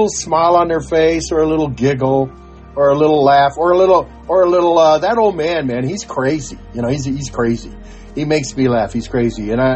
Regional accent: Tucson, Arizona, United States; because I was raised in Tucson. I was raised around the Hispanic, the Mexican culture.

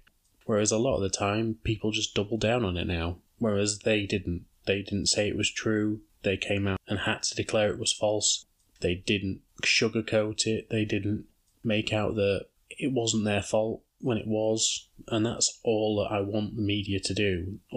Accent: United Kingdom; being a Brit

